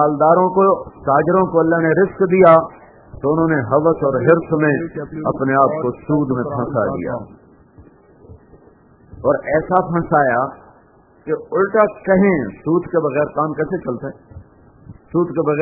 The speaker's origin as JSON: {"language": "Urdu", "region": "Punjab", "country": "Pakistan", "tie": "born or raised there", "said": "وہاں سے میرا گاؤں تھا 19 کلومیٹر"}